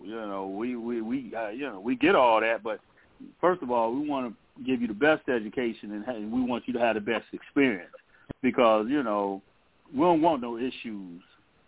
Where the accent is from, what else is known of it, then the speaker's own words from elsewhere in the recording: Detroit, Michigan, United States; especially growing up in Detroit, you know, one of the most segregated cities in the country